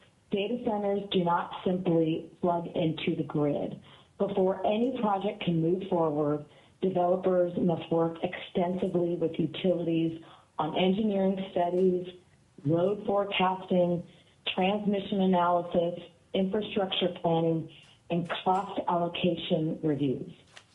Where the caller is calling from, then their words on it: Seattle, Washington, United States; I am calling today from Seattle, Washington.